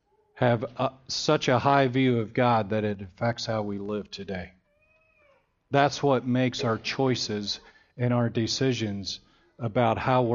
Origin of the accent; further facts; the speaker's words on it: Michigan, United States; You know, I grew up in the house that I grew up in Michigan. We never locked our doors.